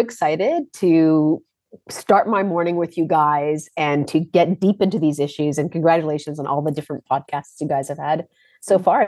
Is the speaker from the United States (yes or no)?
no; Canada; also born or lived in Uganda; I'm a refugee to Canada. I was born in Uganda. Indian heritage, African born, raised in Canada with a Persian name.